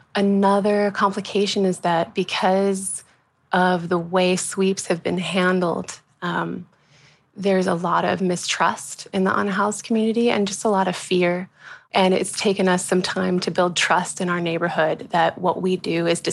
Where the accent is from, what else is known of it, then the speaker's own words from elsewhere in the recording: Midwest, United States; also born or lived in Brooklyn; now in Los Angeles, United States; And I'm originally from the Midwest. I also spent a long time living in Brooklyn. And when I moved to LA, I really yearned for more of a sense of community.